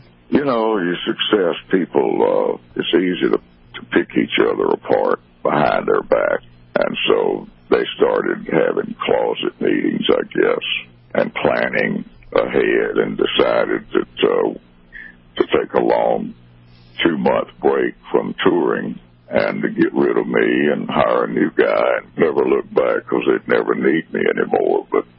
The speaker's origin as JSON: {"language": "English", "town": "Brewton", "region": "Alabama", "country": "United States", "tie": "born or raised there", "said": "in my hometown they have a porch festival where they got bands that come up packed full of people there, and they move down to the next house. There's another band going, so it's just a weekend of porch festival, they call it, down in Bruton, Alabama."}